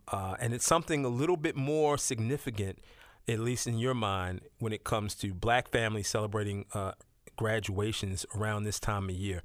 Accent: Baltimore, Maryland, United States; I mean, everybody who listens to the show knows I'm born and raised in West Baltimore.

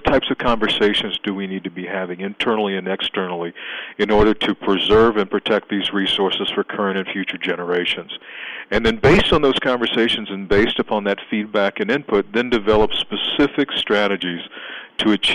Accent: Texas, United States; We're country folk, and we're from Southeast Texas, about 60 miles south of Houston, a small agricultural community of, at that time, was around 10 to 12,000 people.

